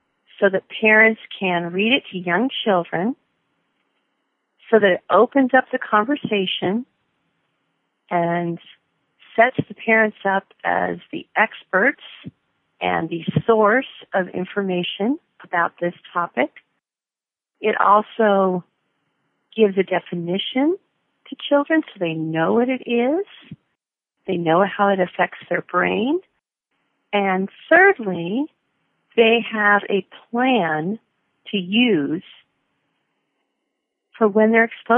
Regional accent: Arlington, Massachusetts, United States; I grew up in Arlington, I went to Arlington High School, and I was kind of an oddity there because I was Mormon, and there were very, very few others at the time.

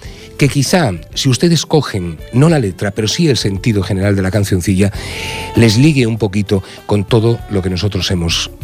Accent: Asturias, Spain; born there; now in Catalonia, Spain; Y soy castellano parlante. El hombre lobo nació en los montes de Asturias hace 355 años y se vino a vivir a Cataluña, vino a parar a los montes de Cataluña

